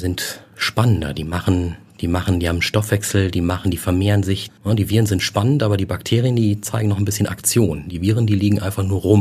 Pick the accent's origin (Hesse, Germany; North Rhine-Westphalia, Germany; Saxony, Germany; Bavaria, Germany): North Rhine-Westphalia, Germany; now in Hamburg, Germany; Nordrhein-Westfalen ist mein Zuhause, meine Heimat.